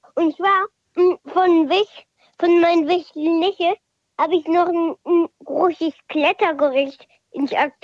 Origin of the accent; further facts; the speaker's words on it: Kiel, Schleswig-Holstein, Germany; Aus Kiel.